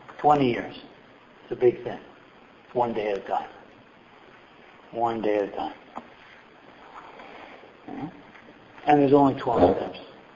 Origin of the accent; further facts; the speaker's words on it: Quebec, Canada; And I left. I'm from the West Island. I'm downtown.